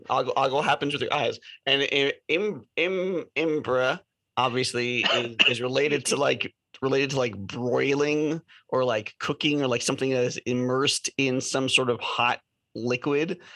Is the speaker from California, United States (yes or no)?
yes; California, United States; Or is it like a sign that we're from California that we like pineapple on pizza?